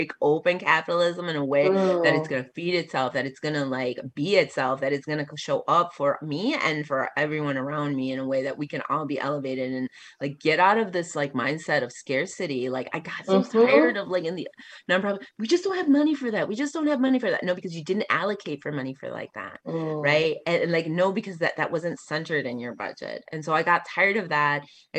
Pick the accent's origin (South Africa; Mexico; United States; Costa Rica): Mexico; I don't have to go to Mexico to actually look like I want to be from Mexico, because I am from Mexico.